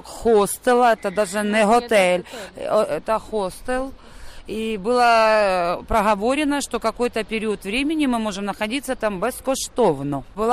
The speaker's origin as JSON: {"language": "Russian", "town": "Kryvyi Rih", "region": "Dnipropetrovsk Oblast", "country": "Ukraine", "moved": "yes", "lives_now": "Czech Republic", "said": "Я приехала в Чехию из Украины, из города Кривой Рог. Поселили нас в поселке Штети."}